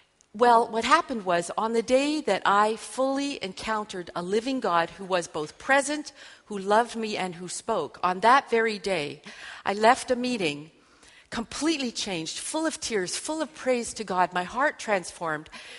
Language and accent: English; Canada; I'm a Canadian.